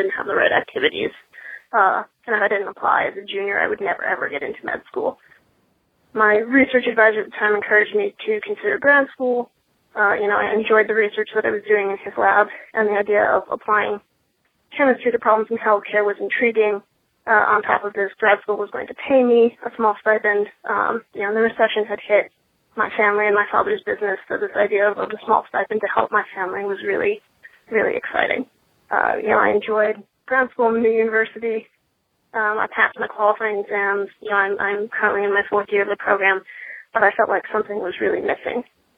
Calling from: California, United States; I'm calling from California.

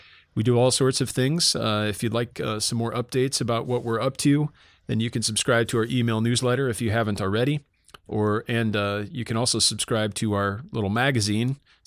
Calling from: Libertyville, Illinois, United States; I'm calling in from Libertyville, Illinois at Reformed Forum HQ.

